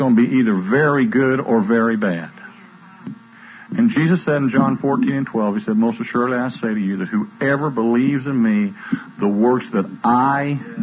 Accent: Indianapolis, Indiana, United States; We're from Indiana, from up around the Indianapolis area

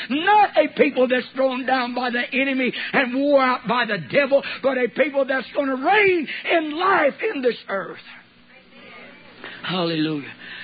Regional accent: California, United States; In Oklahoma and California, because I grew up in California, we were taught backsliding

